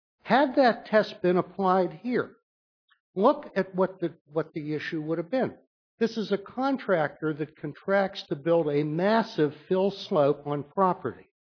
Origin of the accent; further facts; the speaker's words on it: Pittsburgh, Pennsylvania, United States; also born or lived in West Virginia; And as an old torts lawyer in West Virginia, even though I come from Pittsburgh